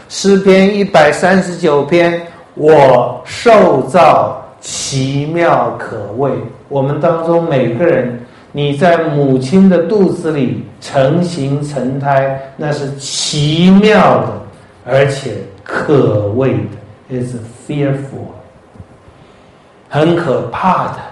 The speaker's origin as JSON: {"language": "Chinese", "country": "China", "said": "各位，我们中国人是不吃的日子必定死，我们都要吃嘛，民以食为天嘛。"}